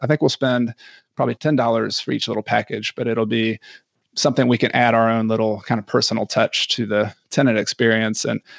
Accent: Ecuador; I am from Ecuador.

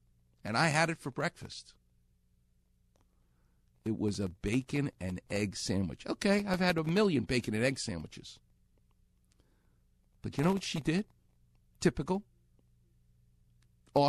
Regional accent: Far Rockaway, New York, United States; Vitas Gerulaitis, John McEnroe, and Mary Carrillo were teenagers together where I'm from, Queens. I'm from Far Rockaway. They're from Douglaston.

